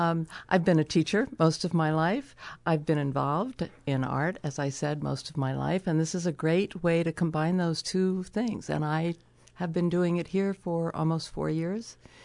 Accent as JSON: {"language": "English", "region": "Massachusetts", "country": "United States", "said": "Central Massachusetts."}